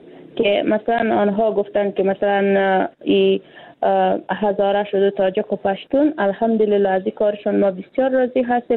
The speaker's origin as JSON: {"language": "Persian", "country": "Afghanistan", "said": "حالی ما یک افغان هستیم، یک افغانستان است."}